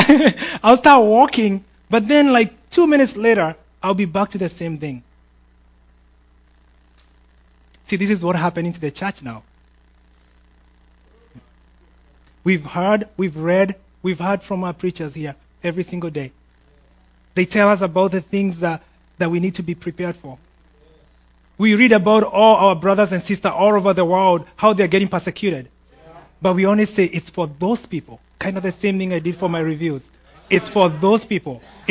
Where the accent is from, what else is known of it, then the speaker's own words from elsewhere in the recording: Kenya; Ma, I'm tough, you know. I'm Kenyan, I got this, right?